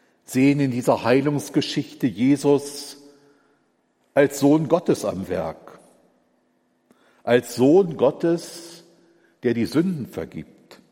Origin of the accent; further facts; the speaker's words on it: Lower Saxony, Germany; Ich komme eigentlich so aus der Gegend um Hannover herum.